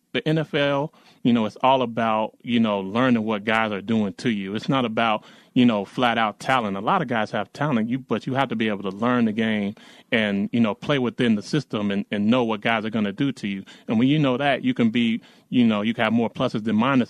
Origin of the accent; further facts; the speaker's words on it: Chicago, Illinois, United States; Well, I'm from Chicago.